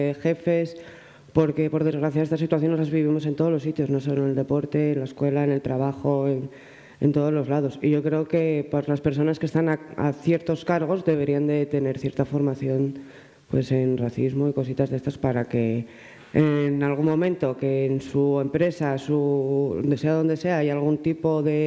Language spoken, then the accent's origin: Spanish; Asturias, Spain; Somos españoles, somos asturianos, somos algo más que gitanos.